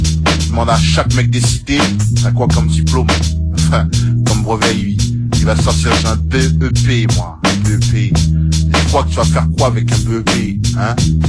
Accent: Paris, Île-de-France, France; je viens de Paris, hein. Je viens de Paris, je suis arrivé dans 19, à ma thèse. J'avais 5 piges, et j'en ai 23, mec.

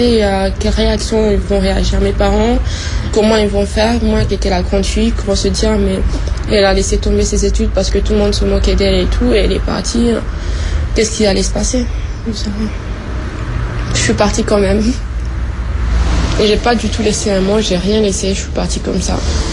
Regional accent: Mayotte; born or raised there; also born or lived in Comoros

